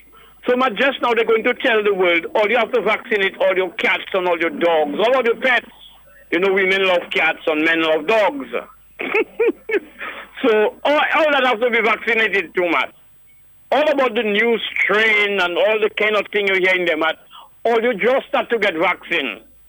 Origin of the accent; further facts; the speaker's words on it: Dominica; I was born and raised in Dominica